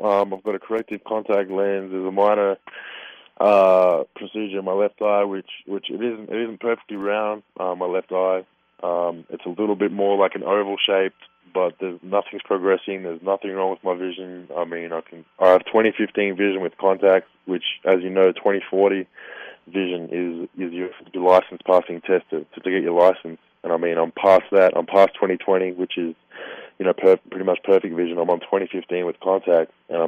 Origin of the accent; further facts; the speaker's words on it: Australia; I'm definitely Australian, proud to be Australian, proud to live in the country, but I'm very proud of my heritage, where my whole family comes from both sides, so as long as we know are Croatian.